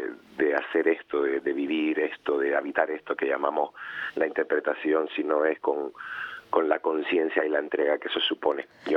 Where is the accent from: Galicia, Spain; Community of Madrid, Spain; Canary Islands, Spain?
Canary Islands, Spain; Las Palmas; Yo siempre digo que soy de Las Palmas, de Gran Canaria, con alma de conejero